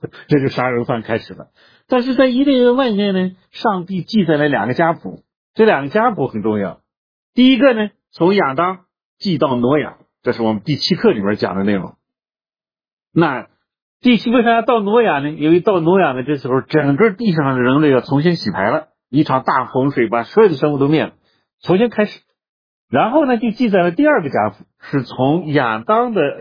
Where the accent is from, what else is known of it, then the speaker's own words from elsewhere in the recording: Shaanxi, China; 要我们陕西人就是不简单，少说话，外面出去两下解决了算了。